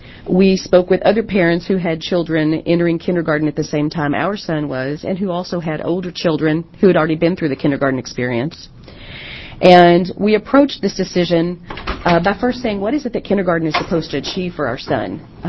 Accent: Kentucky, United States; now in Westland, United States; I live in Westland. I am actually originally from Kentucky

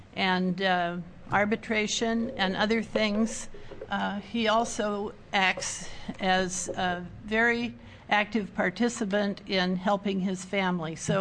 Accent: St. Helens, Oregon, United States; because I was raised in St. Helens in a parochial school

